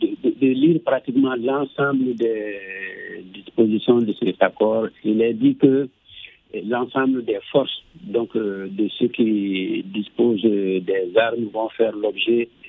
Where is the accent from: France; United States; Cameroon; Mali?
Mali; je pense que nous sommes tous des Maliens